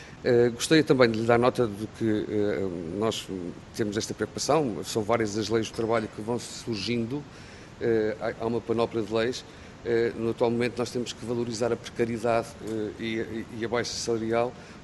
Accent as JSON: {"language": "Portuguese", "town": "Viana do Castelo", "region": "Norte", "country": "Portugal", "said": "encontrei-o na minha terra, em Viena do Castelo, não em funções políticas, mas em lazer"}